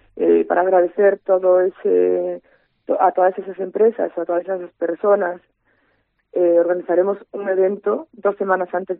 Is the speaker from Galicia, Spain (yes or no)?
yes; Galicia, Spain; Somos los únicos gallegos que participamos